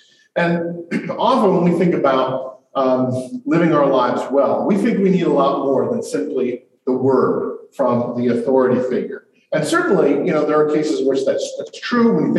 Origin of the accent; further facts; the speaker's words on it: Mid-Atlantic, United States; It's like when I first lived in the South, I was a Yankee, and I didn't understand that. I was from the Mid-Atlantic.